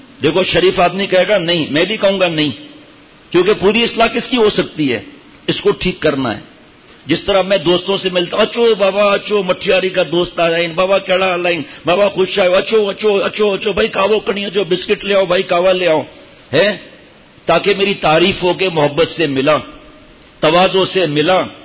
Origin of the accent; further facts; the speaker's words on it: Diplo, Sindh, Pakistan; ہم گئے ریگستان کے اندر اندر اندر ڈپلو ایک جگہ ہے, میرا گاؤں ہے اس لیے بتا رہا ہوں, وہاں بیانات کے سلسلے میں گئے.